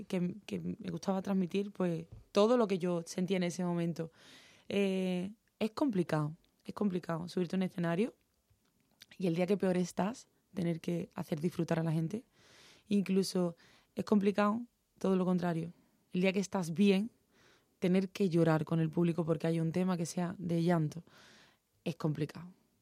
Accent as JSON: {"language": "Spanish", "town": "Huelva", "region": "Andalusia", "country": "Spain", "said": "se plasman imágenes de mi tierra, de Huelva, del mar, luz, alegría"}